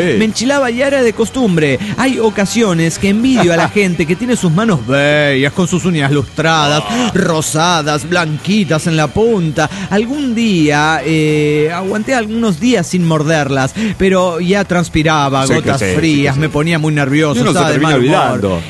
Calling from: Neuquén, Argentina; de Neuquén, Argentina.

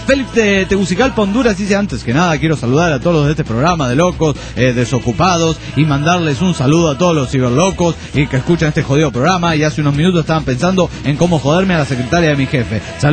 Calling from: Juliaca, Puno, Peru; de Juliaca, Perú. Perú.

